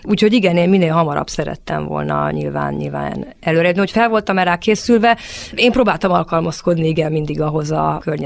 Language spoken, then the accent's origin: Hungarian; Hungary; Magyarországról egy fiatal, egy nő, mondjuk pont ez kuriózum is volt